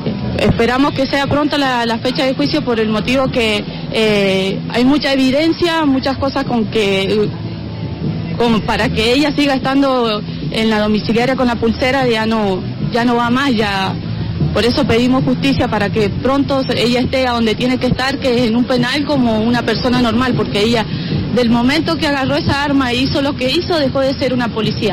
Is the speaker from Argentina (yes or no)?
yes; Malargüe, Mendoza, Argentina; Somos de Malargüe, mi hijo fue víctima de gatillo fácil en Malargüe el año pasado